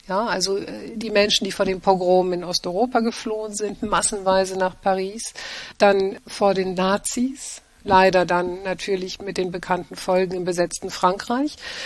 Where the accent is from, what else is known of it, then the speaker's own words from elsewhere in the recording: Germany; Ja, ich bin in Deutschland groß geworden